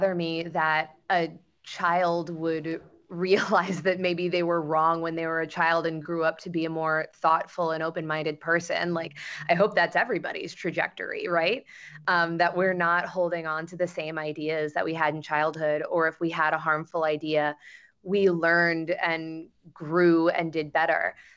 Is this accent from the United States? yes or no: yes; United States; I think that, being half white was certainly part of it, but also I was born and raised in America.